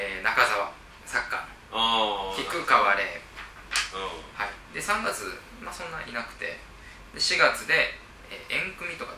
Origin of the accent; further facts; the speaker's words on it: Fukuoka, Japan; ちなみに私、福岡出身なんですけど